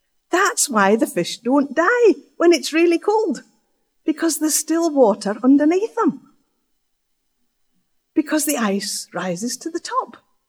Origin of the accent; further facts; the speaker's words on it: England, United Kingdom; Okay, I grew up in England, and we did O-levels.